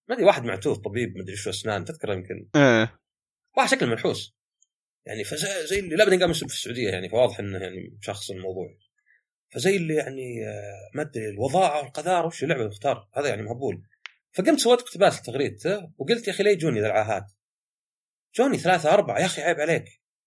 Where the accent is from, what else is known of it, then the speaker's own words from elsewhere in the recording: Saudi Arabia; هاي ترى شيء لاحظته مرة عندنا بالسعودية بالذات